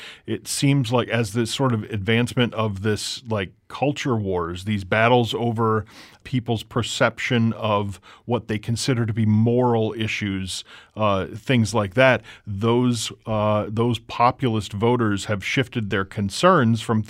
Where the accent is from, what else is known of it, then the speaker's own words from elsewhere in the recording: Wisconsin, United States; when I was growing up in Wisconsin